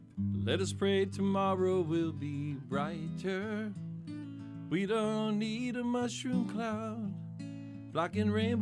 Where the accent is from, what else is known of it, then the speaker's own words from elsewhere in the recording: Hawaii, United States; Interesting, you know, being Hawaiian, Portuguese, with Chinese, Japanese, Irish, all that stuff.